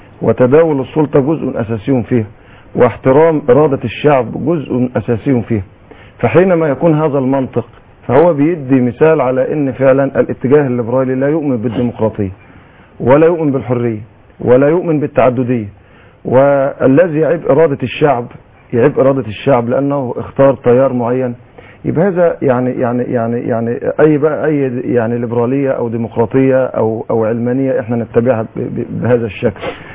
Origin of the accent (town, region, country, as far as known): Egypt